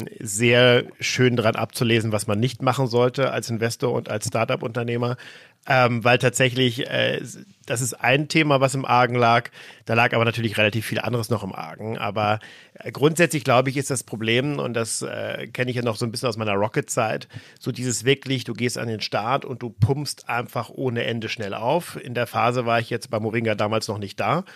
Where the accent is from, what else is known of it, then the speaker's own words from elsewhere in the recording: Flensburg, Schleswig-Holstein, Germany; war in Flensburg, also noch nördlicher als Hamburg, oben in meiner Heimatstadt sehr aktiv